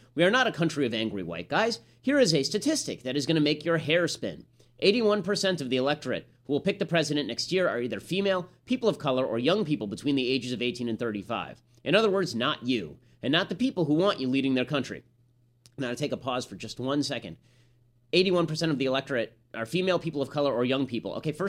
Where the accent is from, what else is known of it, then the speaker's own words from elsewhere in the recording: Michigan, United States; Hey, no offense, but I barely know who you are. I'm from Michigan.